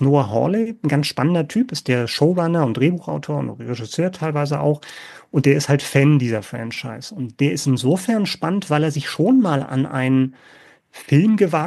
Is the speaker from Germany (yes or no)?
yes; Berlin, Germany; in dem kleinen Programmkino bei mir um die Ecke, wo ich aufgewachsen bin in Berlin.